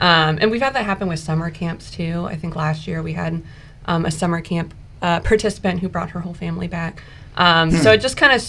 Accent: Richmond, Virginia, United States; I grew up in Richmond, so it's a little bit of a trek down to Jamestown.

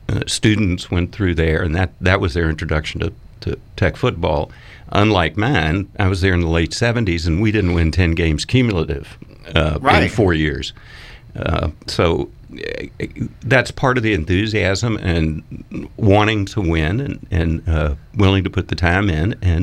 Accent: Bedford, Virginia, United States; I grew up in Bedford, so I get to say that.

